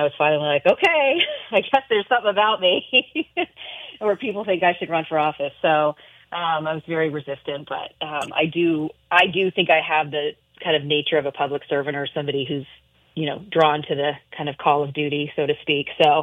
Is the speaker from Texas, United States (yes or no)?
no; Bozeman, Montana, United States; So I grew up in Bozeman when it was still, you know, a cow town.